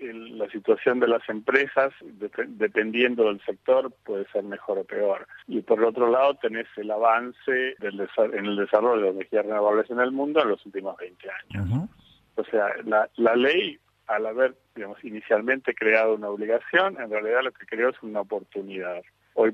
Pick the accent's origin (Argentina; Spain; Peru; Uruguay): Argentina; Bueno, como se escucha, yo soy argentino. Yo me fui a Argentina hace poco más de 20 años con Techint.